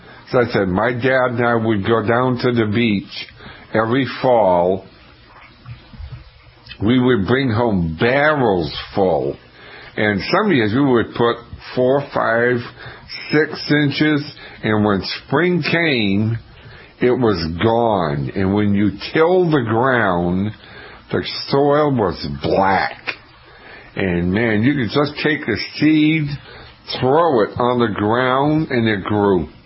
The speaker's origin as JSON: {"language": "English", "town": "Scituate", "region": "Massachusetts", "country": "United States", "tie": "born or raised there", "said": "I grew up in Scituate, Mass, and my neighbor planted some Jerusalem artichokes"}